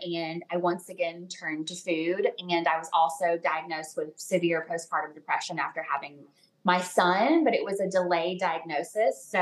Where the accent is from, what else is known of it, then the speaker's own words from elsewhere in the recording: the South, United States; But that all those messages were kind of compounded and reinforced growing up in the South.